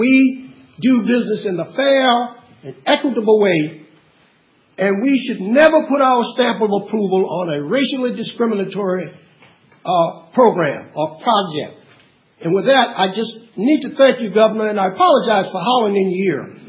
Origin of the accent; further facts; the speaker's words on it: the South, United States; born there; I was born in the South, Mr. Controller, and I saw discrimination.